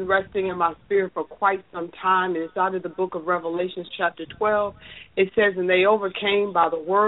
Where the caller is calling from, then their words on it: Cleveland, Ohio, United States; I'm calling from Cleveland, Ohio.